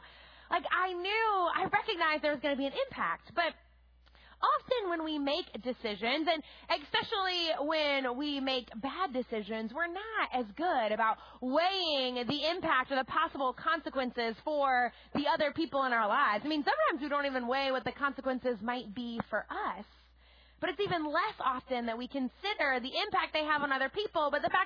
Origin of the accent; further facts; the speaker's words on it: New Orleans, Louisiana, United States; I was born and raised in the New Orleans area, and one of the many fun things about being from New Orleans is that we have a season that other people don't have